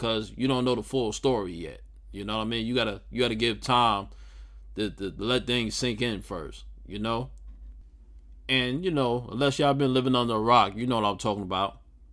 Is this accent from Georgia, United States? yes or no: no; Queens, New York, United States; that's my hometown, you know, Southside, Jamaica, Queens.